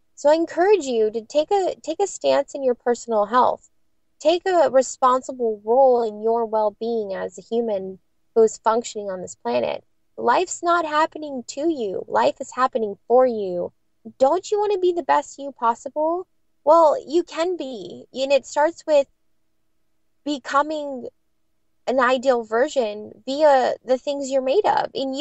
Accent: San Diego, California, United States; Monsanto manufactured PCBs have polluted the entire San Diego Bay. This is my hometown

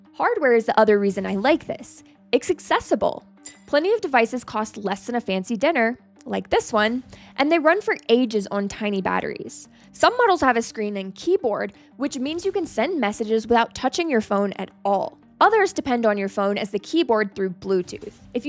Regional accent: North Carolina, United States; My home state of North Carolina saw this firsthand during Hurricane Helene.

